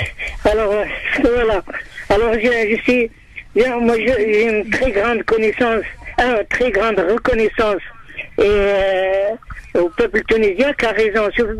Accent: Algeria; Moi, je suis algérien, je suis né aussi. J'ai vécu la guerre d'Algérie. Et pendant la guerre d'Algérie, bon, j'avais 7 ans quand la guerre a commencé.

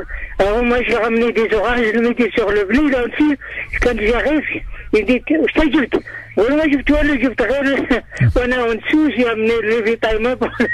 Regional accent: Algeria; Moi, je suis algérien, je suis né aussi. J'ai vécu la guerre d'Algérie. Et pendant la guerre d'Algérie, bon, j'avais 7 ans quand la guerre a commencé.

